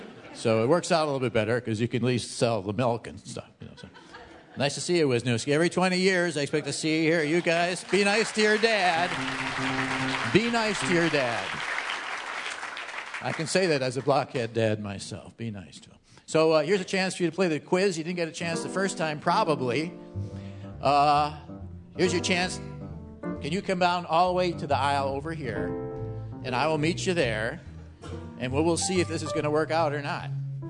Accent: Milwaukee, Wisconsin, United States; Yeah, well, I'm from Milwaukee, Yeah, the south side, so I know how to do that.

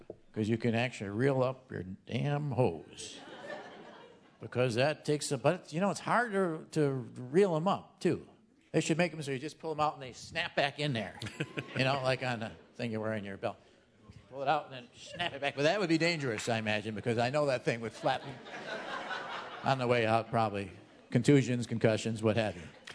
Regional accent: Milwaukee, Wisconsin, United States; Well, I'm saying I grew up in Milwaukee.

